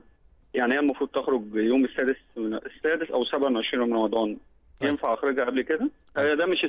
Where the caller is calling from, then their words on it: Egypt; السؤال الرابع، عندنا في مصر هنا في حاجة اسمها فيزا مشتريات